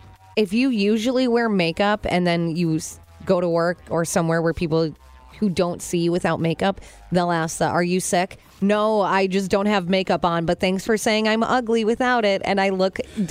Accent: Illinois, United States; born there; Well, I was born in Illinois.

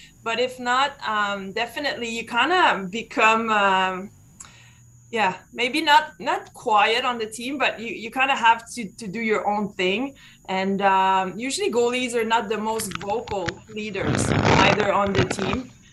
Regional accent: Châteauguay, Quebec, Canada; Yes, I grew up in Châteauguay, Quebec.

